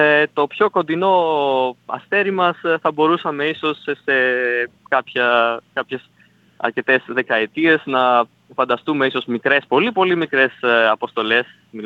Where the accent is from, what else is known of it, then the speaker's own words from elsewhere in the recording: Drama, Eastern Macedonia and Thrace, Greece; Κατάγομαι από τη Δράμα.